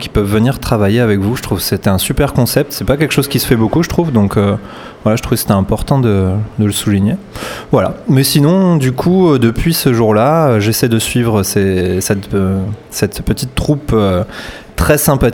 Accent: Montpellier, Occitanie, France; moved away as an adult; now in Paris, France; Alors, en effet, je viens de Montpellier et je suis arrivé en novembre à Paris, novembre 2016.

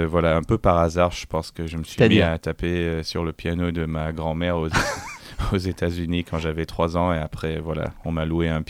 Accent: Melbourne, Victoria, Australia; Oui, oui, moi je suis de Melbourne.

